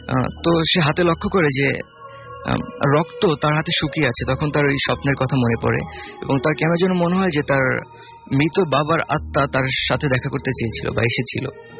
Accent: Uttara, Dhaka Division, Bangladesh; Hello listeners … from Uttara.

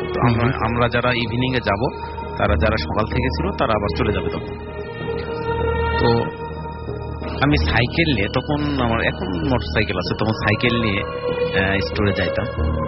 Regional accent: Paba, Rajshahi Division, Bangladesh; আমি রাজশাহীর পাবা থানা থেকে আসছিলাম।

